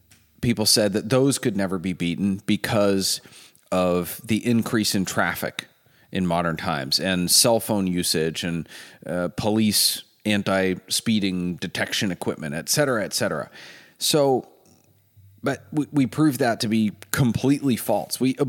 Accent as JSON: {"language": "English", "region": "Maine", "country": "United States", "said": "I'm from Maine. We say can it be done? Even though I live in the Midwest now"}